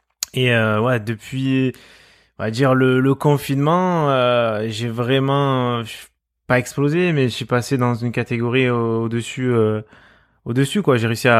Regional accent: Marseille, Provence-Alpes-Côte d'Azur, France; accent: Marseille; Je suis marseillais, on peut l'entendre très certainement à ma voix. J'ai 27 ans

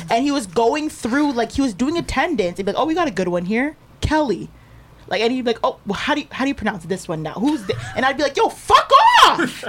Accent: Nova Scotia, Canada; I'm actually not Jamaican. Yeah, at all. I'm Canadian, full Nova Canadian. Scotia.

